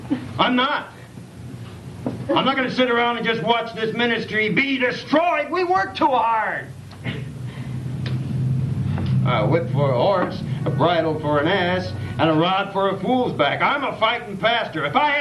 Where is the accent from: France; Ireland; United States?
United States; Fort Sill, Oklahoma; I was brought up around in the Fort Sill, Oklahoma. It's Cannon Cocker country.